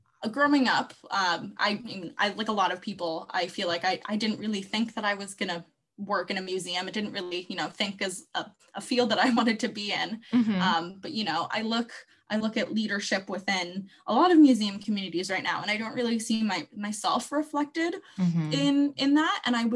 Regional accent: United States; now in Canada; I'm Canadian, but I grew up in the States. And when I came to Canada for university

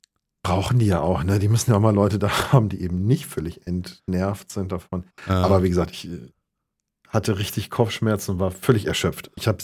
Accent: Germany; Ne, wir sind ja Deutsche und wir haben nun mal eine Last mit uns rumzutragen.

